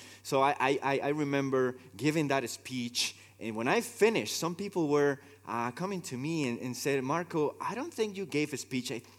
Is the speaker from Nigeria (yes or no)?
no; Peru; I'm from Peru. And I am studying at Faith Baptist Bible Seminary